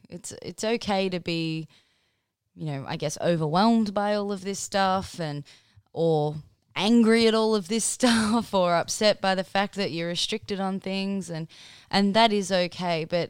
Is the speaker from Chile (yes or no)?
no; Australia; we've always been known as the Aussie battler and we can get through anything